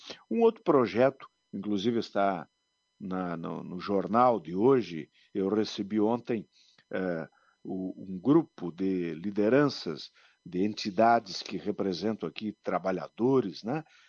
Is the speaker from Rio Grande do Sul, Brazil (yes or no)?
yes; Marau, Rio Grande do Sul, Brazil; sempre sou grato ao povo de Marau, à minha terra, à minha gente